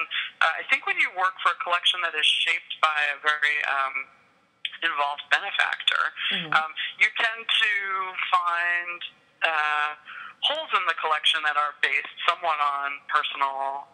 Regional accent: New York, United States; and I am originally from New York.

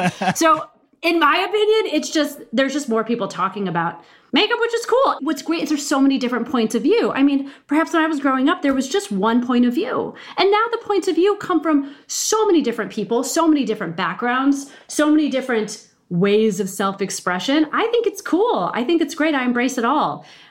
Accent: Midwest, United States; I'm from the Midwest.

